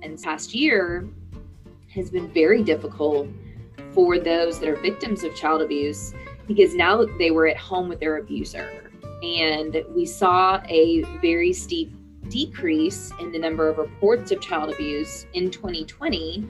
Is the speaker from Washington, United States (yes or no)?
no; Houston, Texas, United States; also born or lived in Montana; So I grew up, I was born in Montana, but grew up in Houston, Texas.